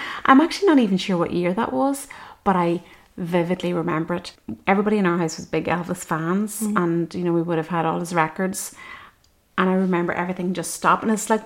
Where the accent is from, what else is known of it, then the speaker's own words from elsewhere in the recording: Northern Ireland, United Kingdom; I probably, growing up in the North, probably have a lot of Anglo influences.